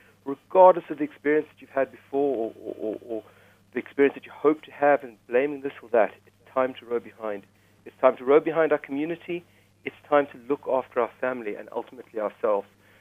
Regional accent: South Africa; I'm old enough to be part of, growing up in South Africa where we were the last to be vaccinated against smallpox.

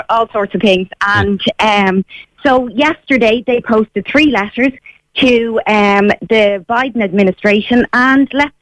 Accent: Dublin, Leinster, Ireland; I'm actually from Glasnevin

